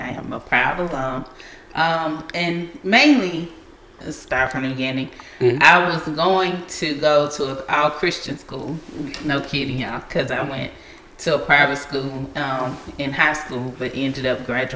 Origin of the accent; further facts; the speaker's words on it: Montgomery, Alabama, United States; no, I'm from Montgomery. But, yeah, That's how I ended up at A&M.